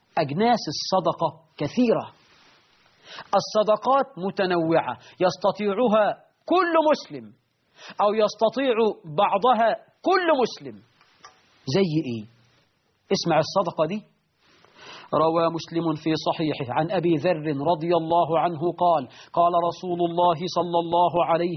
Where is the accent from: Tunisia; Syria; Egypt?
Egypt; في عرفنا كمصريين في الطبقة المتوسطة